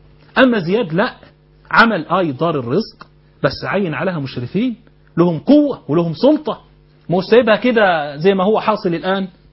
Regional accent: Egypt; الموتى عندنا في مصر لهم أصوات معتمدة.

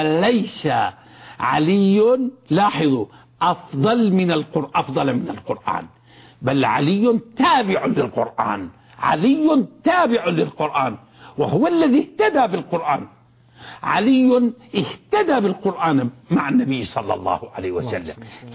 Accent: Hama, Hama Governorate, Syria; أنا حموي ابن حموي وأعتز بديني، ولدت فيها وتربيت على الدروس اللي أول ما حضرت في حياتي دروس علماء ما وعلى رأسهم الشيخ محمد الحامد رحمه الله

